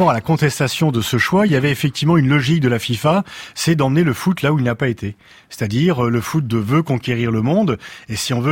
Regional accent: France; en tant que Français

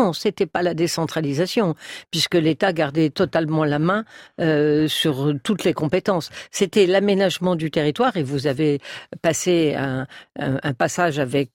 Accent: Hauts-de-France, France; Oui, c'est ma région d'origine et j'y ai fait ma thèse, la région territoire politique. Et j'y reste effectivement toujours très attachée.

